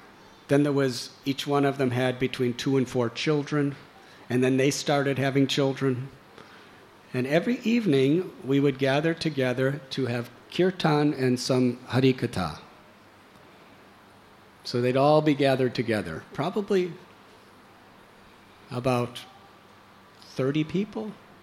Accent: Chicago, Illinois, United States; I was born in Chicago, raised in Chicago. When it came to college, I went to Florida for obvious reasons.

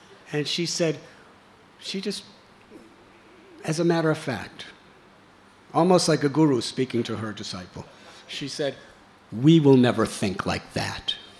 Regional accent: Chicago, Illinois, United States; I was born in Chicago, raised in Chicago. When it came to college, I went to Florida for obvious reasons.

